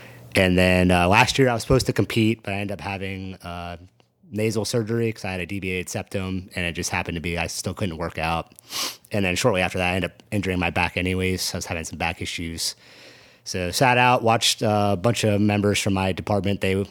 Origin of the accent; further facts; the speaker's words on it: Loxahatchee, Florida, United States; So I was born in South Florida. I grew up in a small town called Loxahatchee.